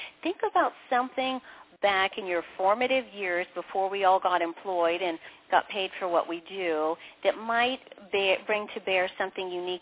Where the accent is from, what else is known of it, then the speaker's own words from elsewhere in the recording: Maine, United States; born there; also born or lived in Nebraska; I was born in Maine, so I can talk about the fall colors. You know, I lived in Nebraska, of all places